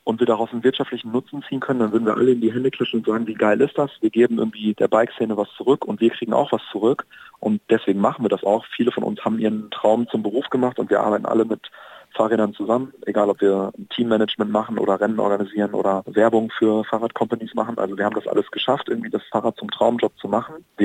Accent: Hamburg, Germany; aber ich bin selber aus Hamburg, ich habe keine Ahnung

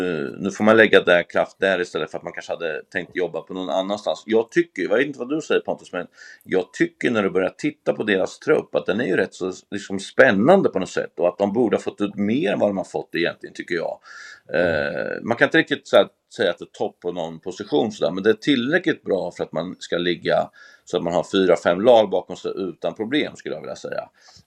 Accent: Örebro, Örebro County, Sweden; trots att jag är från Örebro, så måste jag ändå säga att jag gillar dem.

